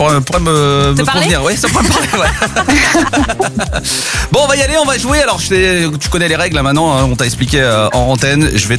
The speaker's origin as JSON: {"language": "French", "town": "Nice", "region": "Provence-Alpes-Côte d'Azur", "country": "France", "said": "en tant que bon niçois, je ne marche jamais sur les galets sans mes..."}